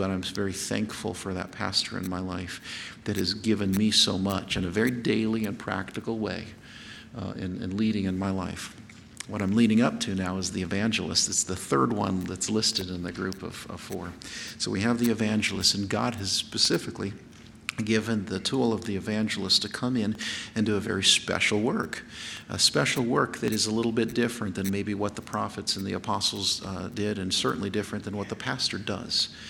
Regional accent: Rock Springs, Wyoming, United States; the pastor that I had all growing up in Rock Springs, Wyoming, I was the first baby born in Grace Baptist Church in Rock Springs, Wyoming.

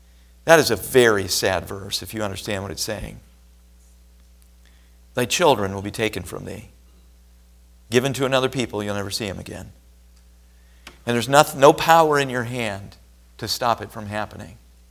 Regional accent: Iowa, United States; And I've caught myself on the farm that I grew up in Iowa praying for rain.

